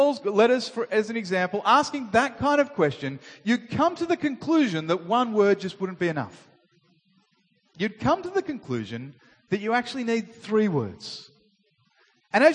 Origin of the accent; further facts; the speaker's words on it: Australia; I am Australian.